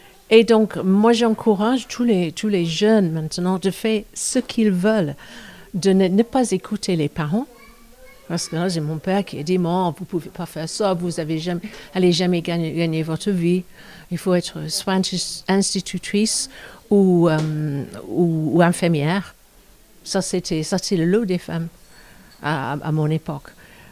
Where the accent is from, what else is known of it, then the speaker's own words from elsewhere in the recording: England, United Kingdom; accent: English; French is a second language; now in France; Je suis anglaise, qu'on entend avec mon accent, bien sûr.